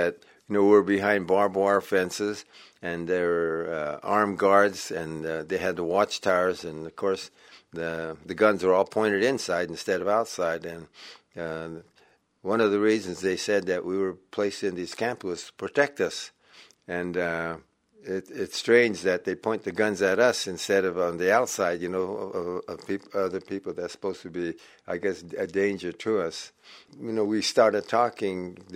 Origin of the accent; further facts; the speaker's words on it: Salt Lake City, Utah, United States; also born or lived in Los Angeles; I'm from Salt Lake City, Utah. My family moved to Los Angeles, a place called El Monte, just before the war.